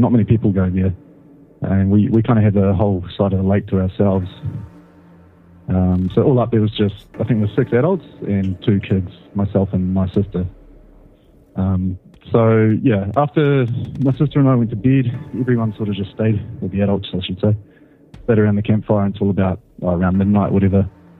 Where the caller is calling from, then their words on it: New Zealand; I'm from New Zealand